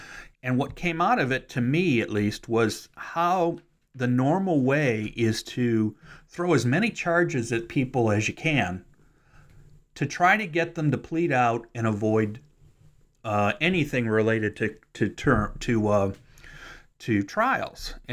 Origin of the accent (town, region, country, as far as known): Cleveland, Ohio, United States; now in Kentucky, United States